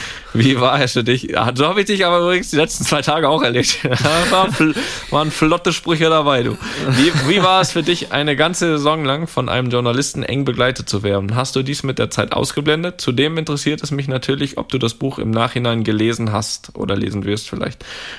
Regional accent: Switzerland; nimmt es mich als Schweizer natürlich auch

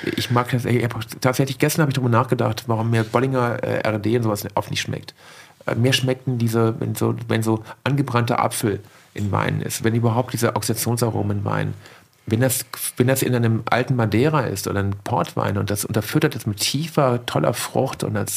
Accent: Germany; Ich bin halber Pole, ich darf das sagen. Mein Großvater wurde von Deutschen, mein Urgroßvater wurde Deutschen weggesperrt. Also von daher erlaube ich mir, dass ich sagen darf, ich bin stolz, dass ich deutscher Winzer bin.

